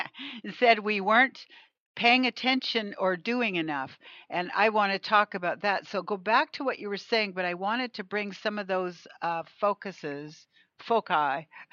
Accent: Canada; I'm not an American, which you know I'm Canadian

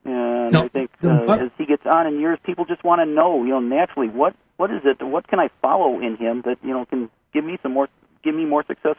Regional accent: Midwest, United States; I'm a Midwesterner too, and I grew up not too far from Interstate 80, and Omaha is right on Interstate 80 as well.

